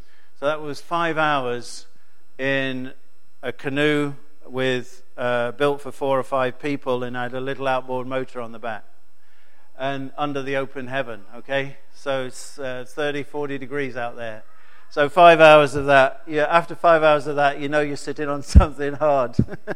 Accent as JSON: {"language": "English", "town": "Burton-on-Trent", "region": "West Midlands", "country": "United Kingdom", "said": "I come from Staffordshire, from the beer town of Burton-on-Trent."}